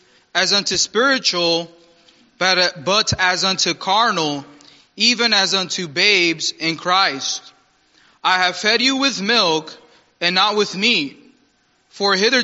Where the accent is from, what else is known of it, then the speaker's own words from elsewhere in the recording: Phoenix, Arizona, United States; I grew up here in Phoenix. I had a lot of party friends.